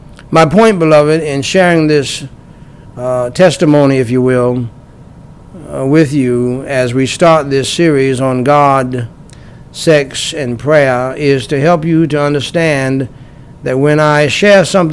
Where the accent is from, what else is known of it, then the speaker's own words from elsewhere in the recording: United States; One of those odds is I'm from America and she's from Jamaica.